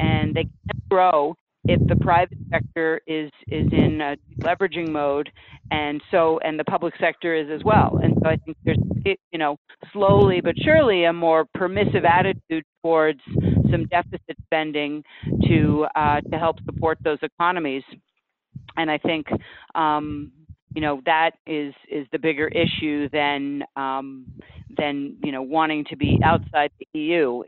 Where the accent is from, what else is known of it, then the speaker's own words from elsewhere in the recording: Quebec, Canada; I grew up in Quebec, which had its own separatist movement for years